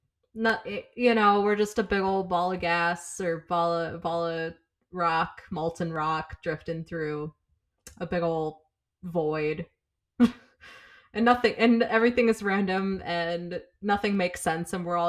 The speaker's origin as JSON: {"language": "English", "country": "United States", "accent": "American", "said": "I'll just say that in my dumb American accent, sounds real stupid."}